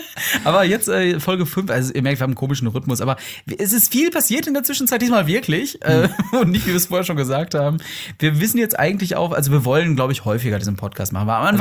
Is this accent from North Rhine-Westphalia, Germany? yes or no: yes; North Rhine-Westphalia, Germany; Ich komme auch aus dem Pott